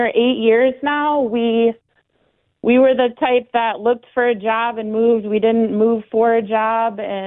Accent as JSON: {"language": "English", "region": "New York", "country": "United States", "moved": "yes", "said": "Nobody's ever been, you know, unhappy that we're from New York."}